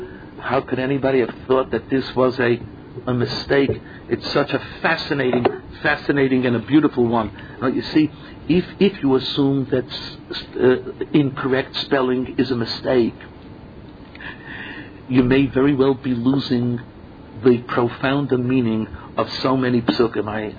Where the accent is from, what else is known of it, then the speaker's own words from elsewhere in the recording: United States; But I listen, I'm an American Boy Scout, so you go through a forest.